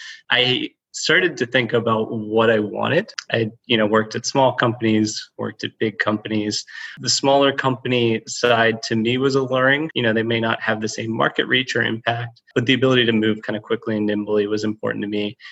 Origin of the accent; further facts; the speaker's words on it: Maryland, United States; So, I grew up in Maryland, was allured by the warmer weather of the South.